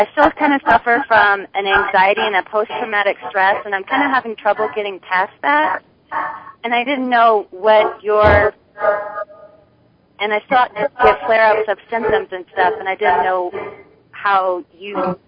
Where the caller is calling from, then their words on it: New Mexico, United States; I'm calling from New Mexico.